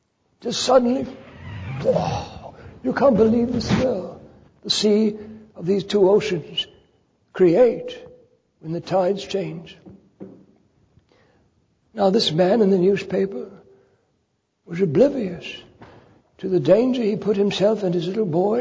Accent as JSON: {"language": "English", "town": "Cape Town", "region": "Western Cape", "country": "South Africa", "tie": "born or raised there", "said": "waiting for people in my hometown of Cape Town, South Africa."}